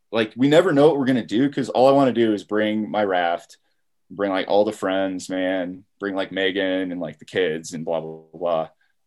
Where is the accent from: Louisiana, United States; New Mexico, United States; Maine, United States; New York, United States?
New Mexico, United States; Gallup; Yeah, I grew up down in Gallup, which is there's not a river there